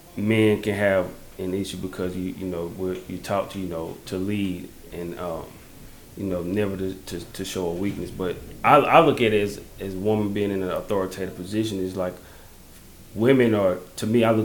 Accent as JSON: {"language": "English", "region": "South Carolina", "country": "United States", "said": "I'm rooting for the Gamecocks since I'm from South Carolina, so that's who I'm rooting for."}